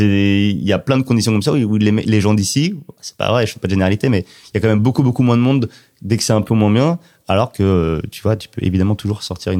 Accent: Pays de la Loire, France; toi t'es de Charente, moi je suis de Vendée

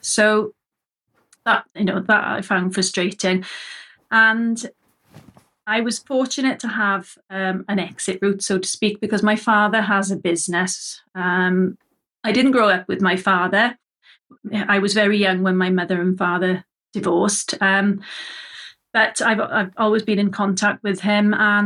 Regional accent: Swansea, Wales, United Kingdom; I grew up in Swansea and, the Swansea and Neath area.

